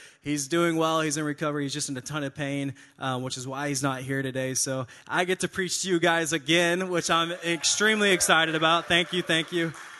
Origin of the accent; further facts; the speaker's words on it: Paris, Texas, United States; I'm Texan, born and raised. I'm from a small town called Paris.